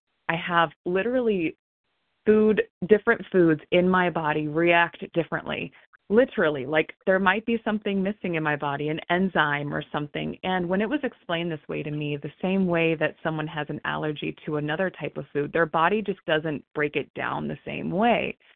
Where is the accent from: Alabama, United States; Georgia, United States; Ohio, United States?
Ohio, United States; I'm from Ohio, and I'm so grateful.